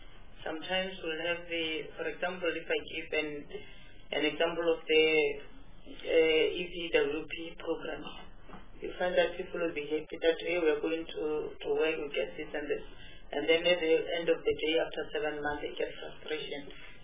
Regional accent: Limpopo, South Africa; I'm from Limpopo province.

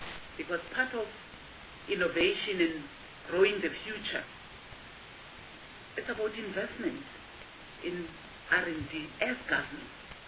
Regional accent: Johannesburg, Gauteng, South Africa; I come from Johannesburg, so I'm not biased to Johannesburg.

